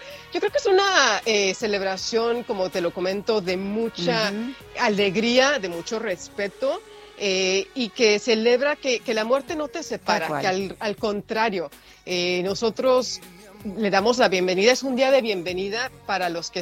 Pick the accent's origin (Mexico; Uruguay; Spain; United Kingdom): Mexico; Mexico City; Soy de la Ciudad de México.